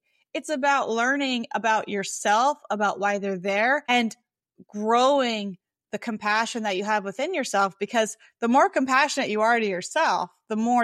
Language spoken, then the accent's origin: English; Deep South, United States; I was born and raised in the Deep South.